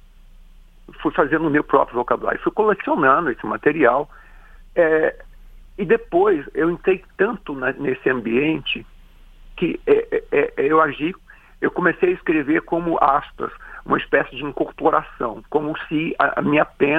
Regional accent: Minas Gerais, Brazil; Nasceu porque eu presenciei, quando novo, porque eu sou mineiro, procissões de Semana Santa em que as BUs cantavam.

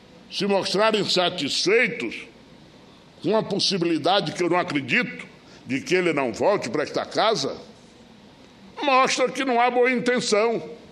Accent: Piauí, Brazil; eu sou do Piauí.

